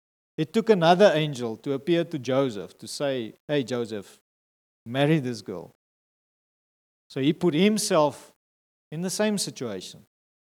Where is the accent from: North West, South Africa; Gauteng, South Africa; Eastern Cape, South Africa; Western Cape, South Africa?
Eastern Cape, South Africa; I grew up in the Eastern Cape. I know nothing about the Free State. I don't know Bloemfontein.